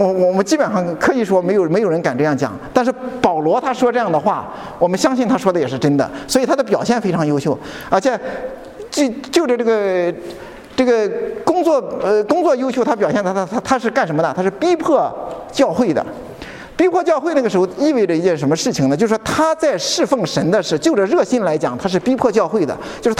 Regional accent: Beijing, China; 我是北京人，我在北京出生的北京人，是吧？

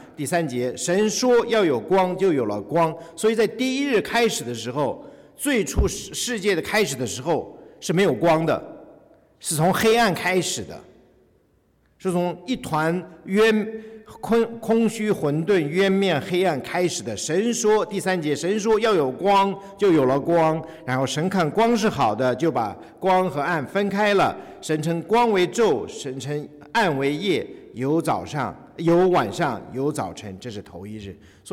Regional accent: China; 对我们从大陆来的弟兄姐妹来讲其实是一个蛮难的一个思想转变的这样一个过程

